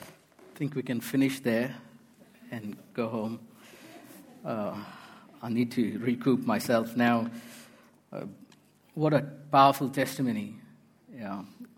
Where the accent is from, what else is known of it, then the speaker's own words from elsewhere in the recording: India; English is a second language; You need to understand where I come from. I'm from India. I have a very humble beginning.